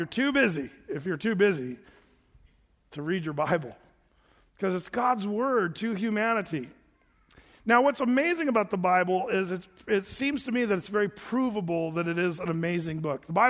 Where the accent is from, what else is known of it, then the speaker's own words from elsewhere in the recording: Oregon, United States; You know, that's what I grew up here in Southern Oregon. They used to say that.